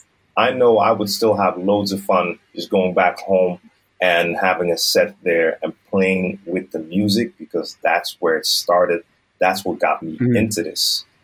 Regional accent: Amsterdam, North Holland, Netherlands; English is a second language; I was born and raised in Amsterdam. So I am Dutch. My mom is Dutch. My dad was from the Dutch Caribbean, an island called Curaçao. And like I said, born and raised here in the center of Amsterdam.

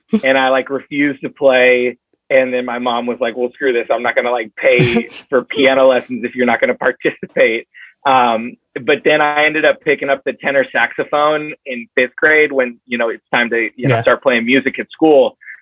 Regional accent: San Diego, California, United States; Growing up in San Diego is awesome, dude. I mean, and so we're up in North County, San Diego, and it's a rad place called, we're in Escondido, San Marcos area, and it's just like a nice little town.

